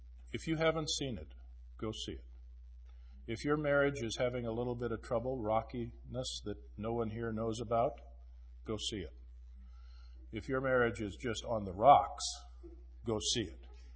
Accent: Minnesota, United States; also born or lived in Louisiana; Joanne and I, we're from Louisiana, but we were born and raised in Minnesota.

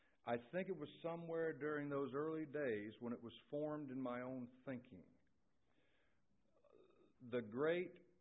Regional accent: Jacksonville, Florida, United States; So finally, when I was released and sent back to my hometown of Jacksonville, Florida, I was given an address

